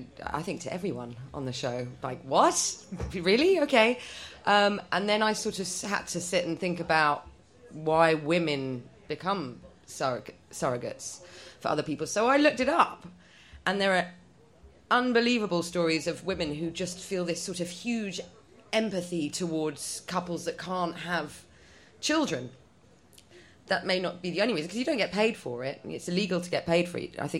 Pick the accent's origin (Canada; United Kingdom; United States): United Kingdom; Willesden Green, London; first language Polish; I grew up... My first language was Polish. Went to Polish school in Willesden Green. So that's my Eastern European background.